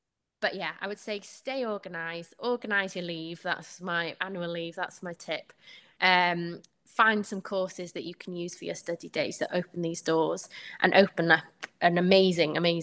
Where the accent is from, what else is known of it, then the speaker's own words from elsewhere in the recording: Wales, United Kingdom; first language Welsh; English is a second language; so my first language is Welsh. I speak Welsh to all my family.